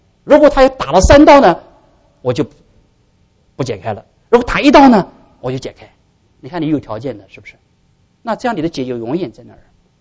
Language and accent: Chinese; China; 啊，性，我们中国人不知道哪儿去，一说性就是脏的